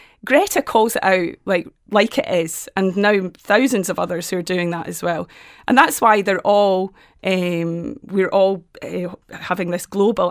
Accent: Maynooth, Kildare, Ireland; I come from Maynooth, and the third level colleges are getting involved as well.

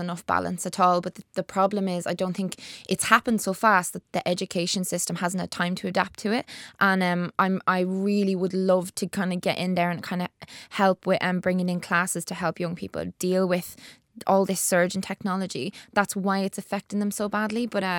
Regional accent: Dublin, County Dublin, Ireland; also born or lived in Navan / Skerries / Drogheda; Oh, my accent's so muddled. I'm a mongrel. I grew up in North Dublin, so I grew up in like Blanche and all that kind of thing. Then I lived in Navan, then I lived in Skerries, Drogheda

